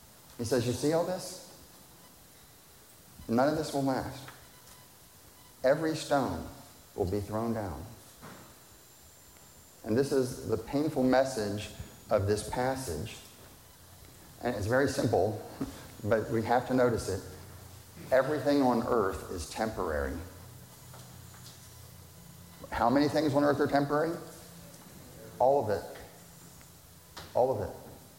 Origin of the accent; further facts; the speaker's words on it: Alexandria, Virginia, United States; you guys know I grew up in Alexandria, Virginia. I Googled this. My house was 7 miles from the White House.